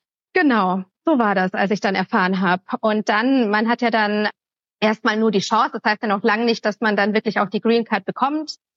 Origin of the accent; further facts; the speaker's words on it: Bavaria, Germany; Ich komme aus Bayern, aus der Nähe von Augsburg. Dort bin ich aufgewachsen.